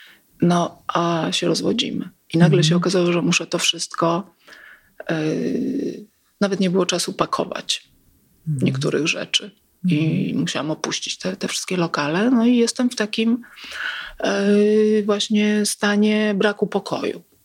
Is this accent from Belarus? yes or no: no; Milan, Lombardy, Italy; Tak. Urodziłam się we Włoszech, w Mediolanie.